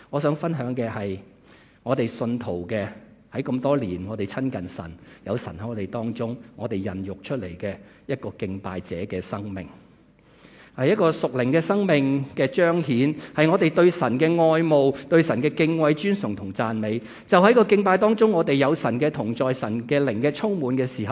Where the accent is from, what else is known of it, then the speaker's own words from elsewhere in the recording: Hong Kong; 對於我哋一班基督徒嚟講，我哋都係香港人